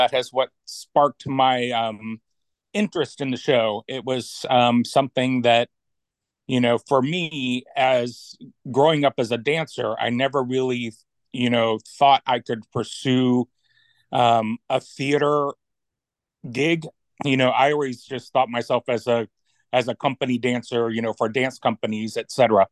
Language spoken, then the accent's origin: English; Argentina; now in United States; I grew up in Argentina and went to the Asociación Escuelas Lincoln in Buenos Aires, Argentina.